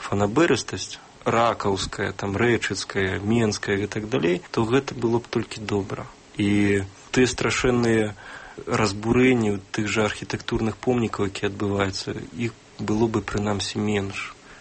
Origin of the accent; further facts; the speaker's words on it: Grodno, Grodno Region, Belarus; Я гарадзенец, я ведаю сваю гісторыю, я ведаю свой край